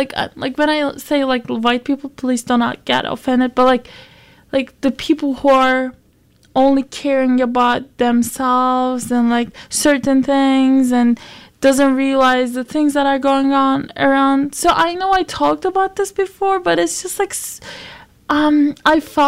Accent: Turkey; now in Easton, United States; so I'm from Turkey, for those who don't know me, and I just came to United States

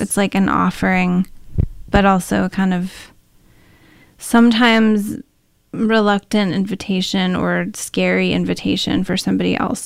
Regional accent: Pacific Northwest, United States; As someone who is also from the West Coast of the Pacific Northwest variety

